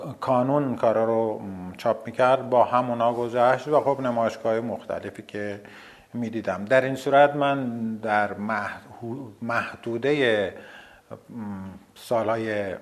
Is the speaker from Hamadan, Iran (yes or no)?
no; Rasht, Gilan, Iran; من اولا تو رشت به دنیا آمدم و بعد خود فضای ابرناک اونجا اصلا تأثیر عمیقی رو من گذاشت.